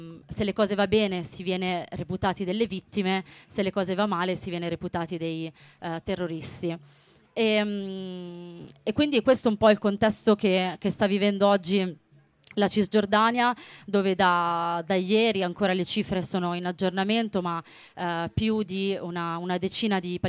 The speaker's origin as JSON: {"language": "Italian", "town": "Milan", "region": "Lombardy", "country": "Italy", "said": "faccio parte dei giovani palestinesi d'Italia e, come potete capire dall'accento, vengo da Milano"}